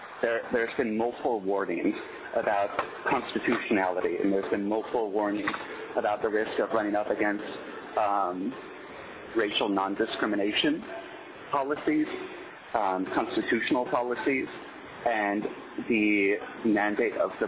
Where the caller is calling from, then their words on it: Juneau, Alaska, United States; I'm testifying from Juneau in the Mendenhall Valley.